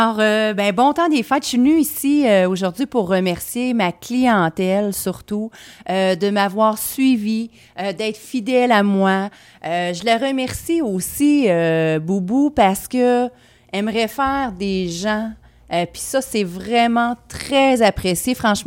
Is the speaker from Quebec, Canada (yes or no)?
yes; Quebec, Canada; je suis une beauceronne aussi